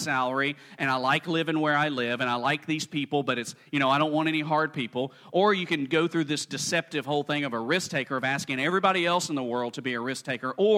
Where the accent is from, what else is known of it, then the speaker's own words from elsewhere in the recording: Birmingham, Alabama, United States; now in Bradenton, United States; I live in Bradenton, Florida. I grew up in Birmingham, Alabama at Huffman High School, where we were the Vikings.